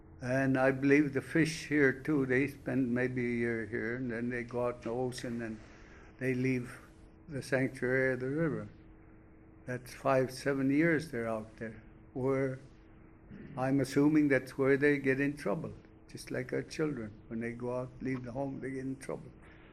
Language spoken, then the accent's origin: English; Bethel, Alaska, United States; And I was born and raised here in Bethel, lived all my life